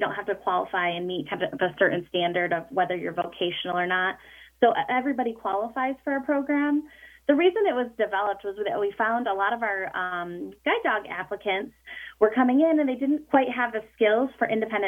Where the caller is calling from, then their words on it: Rochester Hills, Michigan, United States; I am calling in from Rochester Hills, Michigan, which is just north of Detroit area.